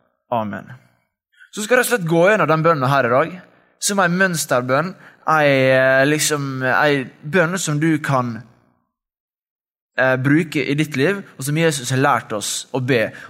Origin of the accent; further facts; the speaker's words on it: Godøya, Møre og Romsdal, Norway; now in Oslo, Norway; Jeg kommer fra Godøya. … Jeg har gått på Vestborg, og nå studerer jeg på Fjellag i Oslo, teologi.